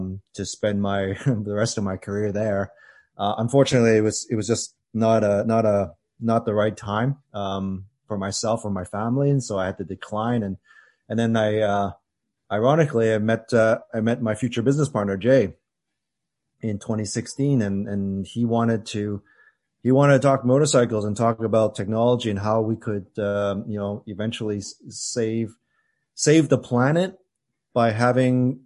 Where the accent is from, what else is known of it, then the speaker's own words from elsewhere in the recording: Vancouver, British Columbia, Canada; I'm born and raised in Vancouver, BC. And, I would describe myself as kind of like, growing up in a very typical Asian household.